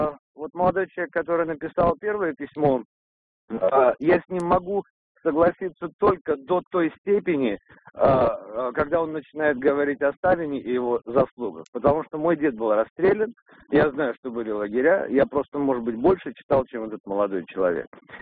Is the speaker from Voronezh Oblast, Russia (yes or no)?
no; Moscow, Russia; Мне 42 года, я москвич